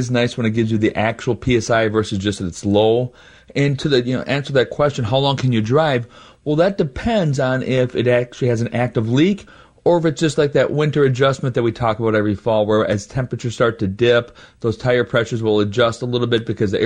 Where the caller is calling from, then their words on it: Moorhead, Minnesota, United States; I'm calling you from Moorhead, Minnesota.